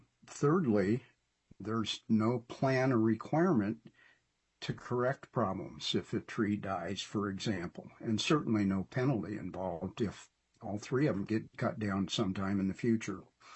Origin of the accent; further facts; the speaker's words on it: Indianola, United States; I'm from Indianola.